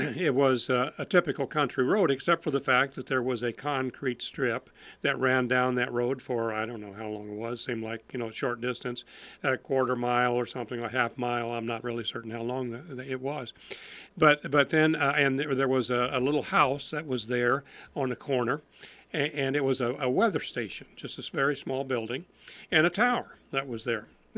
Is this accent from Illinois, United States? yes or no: yes; Effingham, Illinois, United States; But when I was growing up in Effingham, I remember that we had some relatives who lived on the north side of Effingham out in the country.